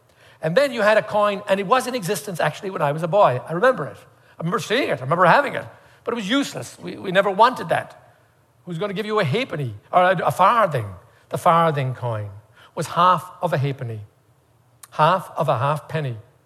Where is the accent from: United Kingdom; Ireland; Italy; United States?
Ireland; I remember growing up in Ireland, I think, if I'm not mistaken, the King James calls it a penny or a farthing or something. You have to know, though, even when I was a boy, back in the early 50s, the very early 50s, When I was a boy back in Ireland